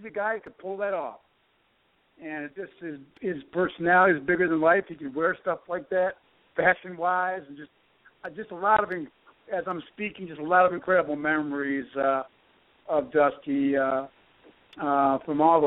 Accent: Buffalo, New York, United States; I grew up in Buffalo, New York. I love Buffalo and where I'm from. I'm very proud of where I'm from.

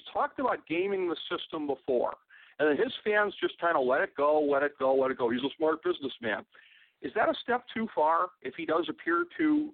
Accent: Cleveland, Ohio, United States; how he has gone coming here to my hometown of Cleveland, getting booed off the stage during the convention

